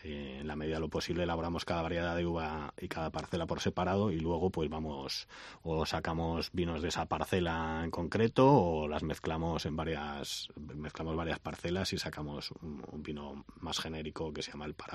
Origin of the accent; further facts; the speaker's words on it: Galicia, Spain; Somos los propios gallegos los que menos valoramos el producto que tenemos.